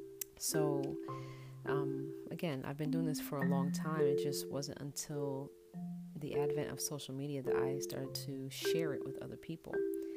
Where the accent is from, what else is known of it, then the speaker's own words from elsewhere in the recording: Brooklyn, New York, United States; those kind of things were really what stimulated me growing up in Brooklyn.